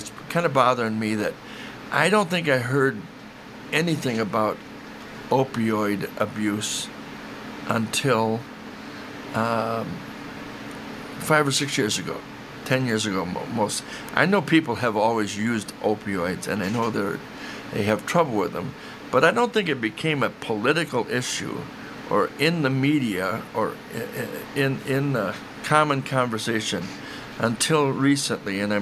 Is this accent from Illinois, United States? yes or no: yes; Rockford, Illinois, United States; it seems like my hometown, Rockford, did a lot for people with addictions